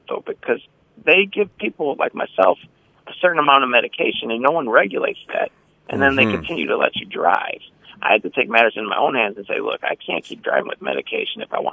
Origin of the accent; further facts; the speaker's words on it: Chicago, Illinois, United States; I'm Irish Catholic from Chicago, so that's pretty much what we do.